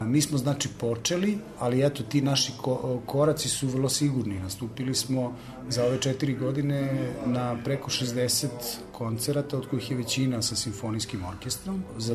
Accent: Belgrade, Serbia; now in Banja Luka, Bosnia and Herzegovina; Kao Beograđanin mogu da kažem da prosto nema neke razlike u radu i u sviranju sa muzičarima iz Banja Luke. Ja eto već 10 godina živim u Banja Luci

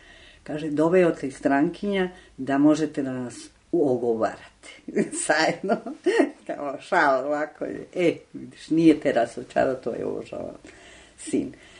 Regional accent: Loja, Ecuador; Serbian is a second language; pošto od južni deo iz Loha, odakle sam ja, isto tako ide put prema Amazonije.

